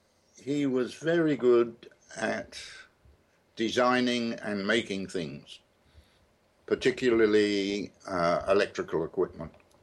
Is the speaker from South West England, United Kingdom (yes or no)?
yes; Berkeley, South West England, United Kingdom; born there; birth 16th of October 1935, and I was born in Barclay in Gloucestershire.